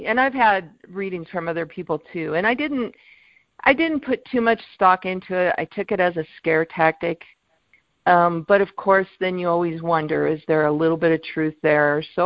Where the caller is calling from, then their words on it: Loveland, Colorado, United States; I'm in Colorado. I'm in Loveland, Colorado.